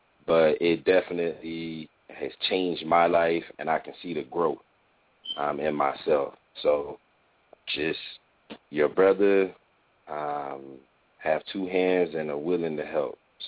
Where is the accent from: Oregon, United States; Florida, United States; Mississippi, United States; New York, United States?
Florida, United States; Pompano Beach; I'm from Pompano Beach, Florida.